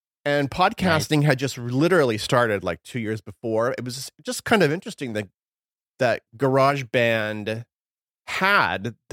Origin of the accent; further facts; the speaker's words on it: Missouri, United States; now in New York, United States; No, I'm originally from Missouri.